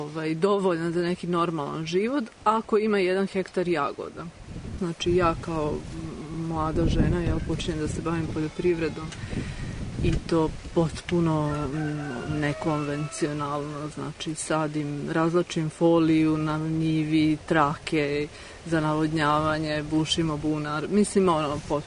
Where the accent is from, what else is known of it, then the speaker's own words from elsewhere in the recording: Bezdan, Vojvodina, Serbia; rođena sam tu u Bezdanu i svojim izborom ostala da živim u selu